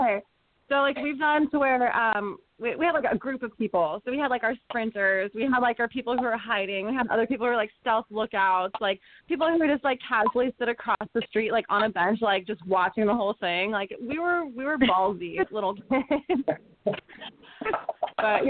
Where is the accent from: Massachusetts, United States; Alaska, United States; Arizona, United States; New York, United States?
Arizona, United States; we're from Arizona. Like, that's where we grew up.